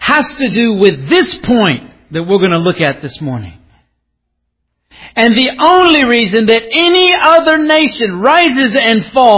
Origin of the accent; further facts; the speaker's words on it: Alabama, United States; Because I'm just like you. I grew up in Alabama. I grew up with a lot of patriotism in my family.